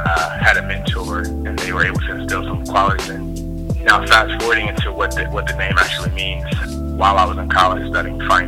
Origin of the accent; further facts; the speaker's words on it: Indiana, United States; So, of course … I grew up in the Midwest, South in Indiana, on the west side of town.